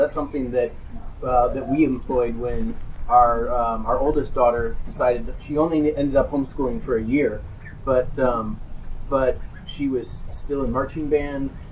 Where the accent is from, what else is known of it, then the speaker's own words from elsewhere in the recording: Ohio, United States; It probably varies by state, but we're from Ohio